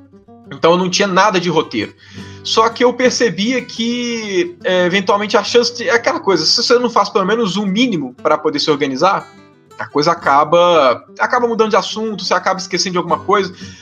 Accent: Minas Gerais, Brazil; Eu tenho uns vícios de linguagem, umas expressões a mais aqui de Minas

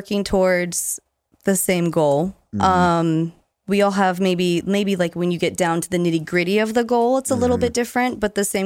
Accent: Fremont, California, United States; now in Livermore, United States; And we are, it is way different from when we grew up in Fremont. Like, it's a totally different town

